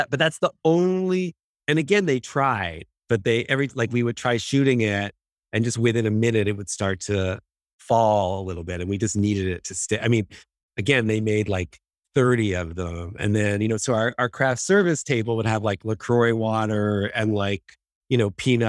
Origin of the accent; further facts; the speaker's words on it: Toronto, Ontario, Canada; I grew up in Toronto.